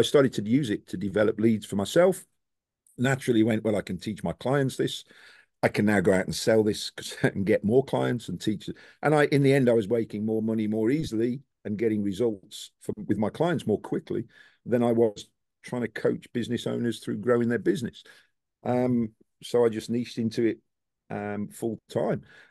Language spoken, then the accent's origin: English; United Kingdom; in a few months' time, I'll be moaning that it's too hot because I'm British.